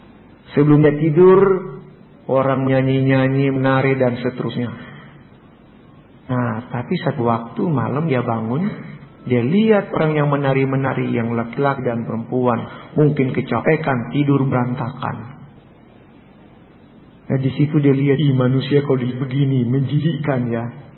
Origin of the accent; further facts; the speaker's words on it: Manado, North Sulawesi, Indonesia; Karena dia tahu saya orang Manado.